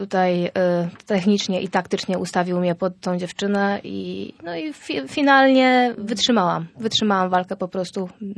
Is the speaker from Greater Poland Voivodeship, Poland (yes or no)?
no; Lubichowo, Pomeranian Voivodeship, Poland; Ja ogólnie pochodzę z Lubichowa, to jest taka bardzo mała miejscowość na Kociewiu.